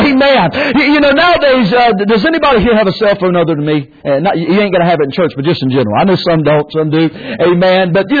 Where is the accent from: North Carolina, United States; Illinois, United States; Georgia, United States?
North Carolina, United States; Well, I'm from North Carolina. I go there, and a lot of times I look at my bars there and make a phone call, and they disappear.